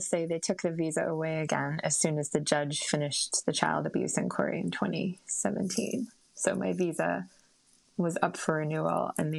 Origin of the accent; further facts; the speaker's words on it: United States; which is, as you know, I'm an American journalist, completely out of the question.